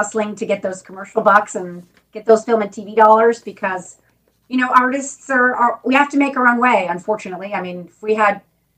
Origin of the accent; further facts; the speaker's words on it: Arlington, Virginia, United States; I grew up in Arlington, Virginia, right outside of D.C.